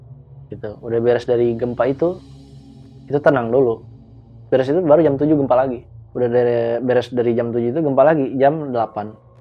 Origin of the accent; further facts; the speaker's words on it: Aceh, Indonesia; Asli Aceh bang.